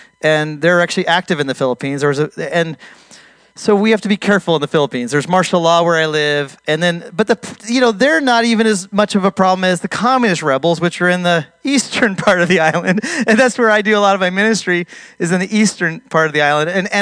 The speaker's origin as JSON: {"language": "English", "country": "United States", "said": "But anyways, I'm American. Don't get offended. Okay, I'm American too."}